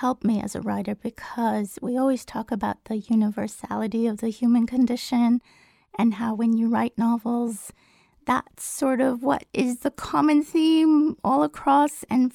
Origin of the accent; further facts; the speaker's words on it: Iran; also born or lived in Turkey / Germany / Kenya; now in United States; Well, I was born in Turkey, but I'm Iranian. My parents are Iranian. Then I lived in Iran for a few years. Then we moved to Hamburg, Germany. I started school there. And then we went to Kenya. And then we went back to Iran and then came to the United